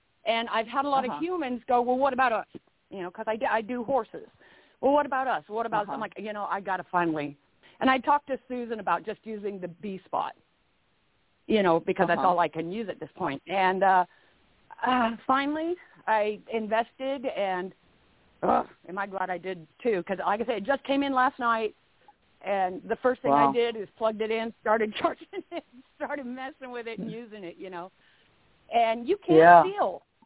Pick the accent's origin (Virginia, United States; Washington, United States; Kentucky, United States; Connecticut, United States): Washington, United States; Walla Walla; I'm from Walla Walla, Washington, not too far from Sue.